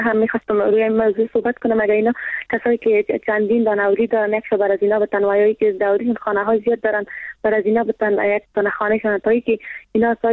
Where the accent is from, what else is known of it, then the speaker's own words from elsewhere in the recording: Afghanistan; ما مردم افغانستان